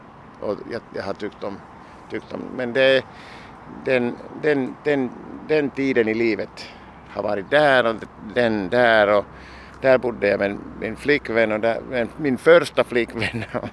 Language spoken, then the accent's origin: Swedish; Helsinki, Uusimaa, Finland; men som jag sa, det har varit mitt hemstad. Och ja, det är lätt för mig att röra mig och känna alla ställena.